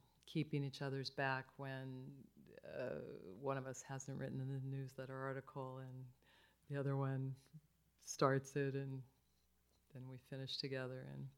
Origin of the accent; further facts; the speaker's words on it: Tucson, Arizona, United States; as Mir Bosch said, I'm from Tucson